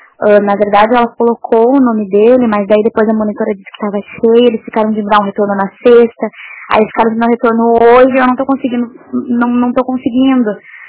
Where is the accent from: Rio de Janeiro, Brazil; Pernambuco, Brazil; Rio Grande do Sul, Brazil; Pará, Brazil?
Rio Grande do Sul, Brazil; Porto Alegre; nós somos de Porto Alegre.